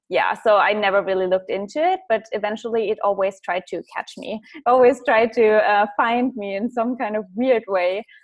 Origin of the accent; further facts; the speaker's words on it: Germany; English is a second language; because I come from Germany and I just felt so drawn to the English language and it felt so easy for me to learn it as well.